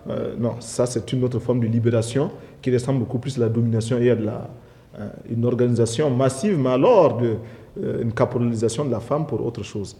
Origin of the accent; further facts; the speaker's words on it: Burkina Faso; toute la mentalité chez nous en Volta est faite de telle sorte